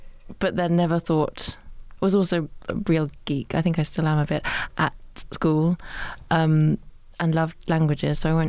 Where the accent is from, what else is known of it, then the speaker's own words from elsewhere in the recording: East of England, United Kingdom; I grew up in Suffolk, and my parents grew up in London, actually. My mother in Wimbledon, my father in Putney.